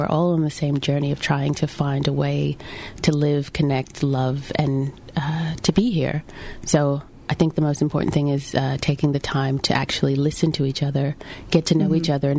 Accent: United States; moved away as an adult; now in Australia; my parents are from Barbados, I grew up in America, and I moved to Australia 10 years ago on my own.

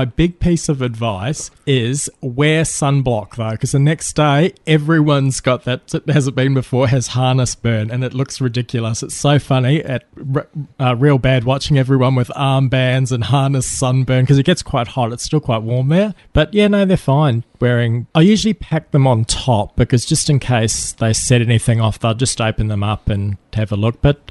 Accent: Australia; And I told him I was from Australia and said, I don't know, they just, "Oh, we love Aussies over here."

